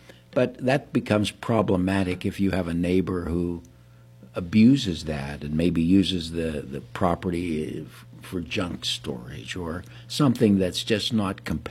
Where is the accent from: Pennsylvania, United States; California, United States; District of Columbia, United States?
Pennsylvania, United States; Johnstown; No, I'm originally from Johnstown in Cambria County, but I went to law school in Pittsburgh at Duquesne University